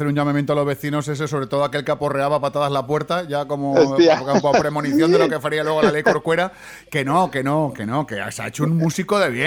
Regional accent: Xirivella, Valencian Community, Spain; yo me crié en Chirivella también, yo soy hijo de Chirivella, entonces por eso hablamos del pueblo, porque yo cuando éramos pequeños era pueblo, ahora hemos crecido y se ha hecho ciudad, grande.

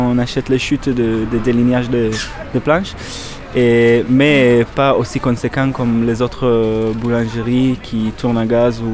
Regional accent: Israel; French is a second language; now in France; boulanger bio à Fressines, une petite commune de montagne à côté de Trébasse. Je viens d'Israël et là ça fait à peu près 8 ans que j'habite ici.

